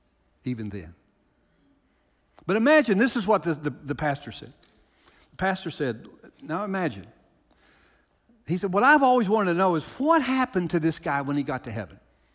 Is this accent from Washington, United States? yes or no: no; Kentucky, United States; I wish I had a Scottish accent, but you would probably still know I was from Kentucky, so I just won't.